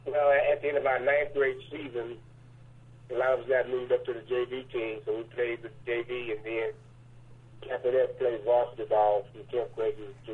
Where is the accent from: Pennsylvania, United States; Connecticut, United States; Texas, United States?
Texas, United States; Waco; also born or lived in Houston; I grew up just like any other, I guess, normal person in Waco. I was born in Houston.